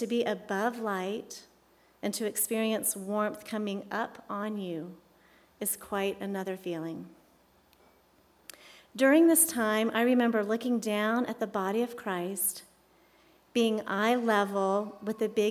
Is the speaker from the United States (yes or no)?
yes; Pensacola Beach, Florida, United States; I grew up on Pensacola Beach, so it was very easy to imagine a late summer afternoon when the beach is quiet